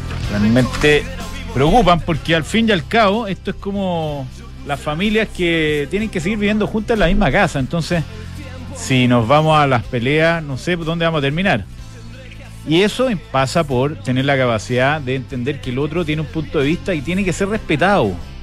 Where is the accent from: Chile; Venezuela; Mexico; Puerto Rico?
Chile; porque somos todos chilenos y todos queremos más o menos lo mismo